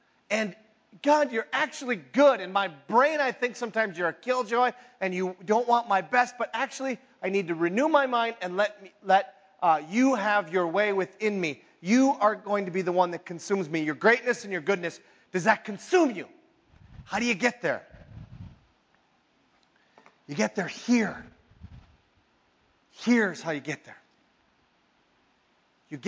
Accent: Minnesota, United States; I'm from the Iron Range. I went to public school.

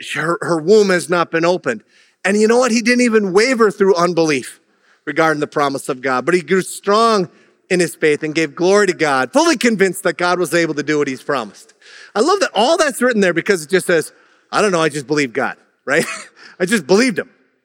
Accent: Minnesota, United States; I grew up on the Iron Range of Minnesota, which was primarily European, but it was all over the place European that had come to northern Minnesota to do mining.

